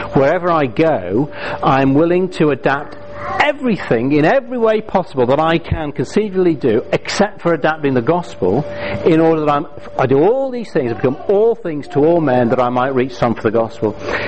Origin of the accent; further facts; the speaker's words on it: United Kingdom; It's so radical that it's not I'm British and I've twisted a bit and added in the Christian bit.